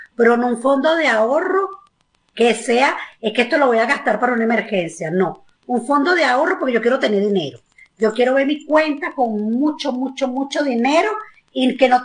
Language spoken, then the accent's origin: Spanish; Venezuela; nosotras somos venezolanas y lo que nos están escuchando, mi país ha pasado por múltiples situaciones.